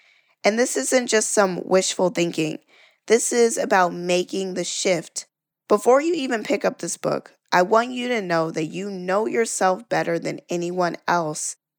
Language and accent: English; the South, United States; I am a woman. I'm from the South. I am Black.